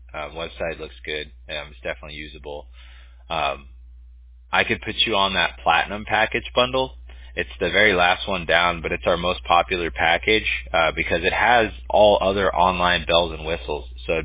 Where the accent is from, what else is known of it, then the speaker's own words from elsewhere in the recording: California, United States; I'm originally from Orange County, I've spent a lot of summers going up to like Kern County and, you know, doing the River Rat thing.